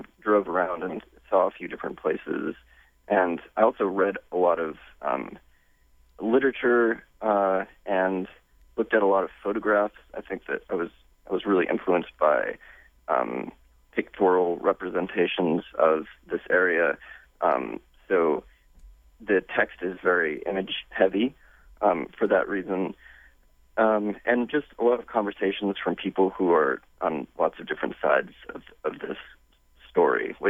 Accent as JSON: {"language": "English", "town": "Huntington", "region": "West Virginia", "country": "United States", "tie": "born or raised there", "said": "I grew up in Huntington, which is in the southwest corner of West Virginia, and I studied jazz in at University of Michigan"}